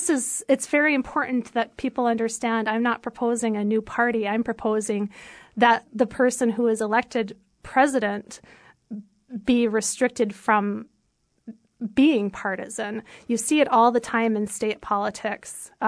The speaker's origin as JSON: {"language": "English", "town": "Park Rapids", "region": "Minnesota", "country": "United States", "tie": "born or raised there", "said": "I grew up in Park Rapids, Minnesota. I grew up in a lower class. There were five of us."}